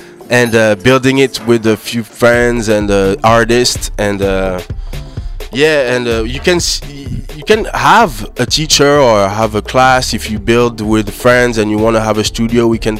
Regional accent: Cameroon; also born or lived in Paris, France; I was born in Paris, grew up in Cameroon, West Africa, and did a lot of travels in the Caribbean, West Indies, South America.

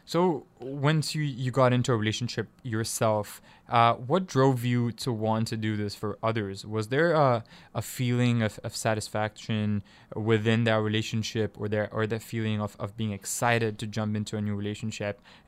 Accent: Tanzania; also born or lived in Kenya; I'm from East Africa too. I'm Tanzanian. Mm-hmm. I was born, I was raised there. I grew up in Kenya for a bit.

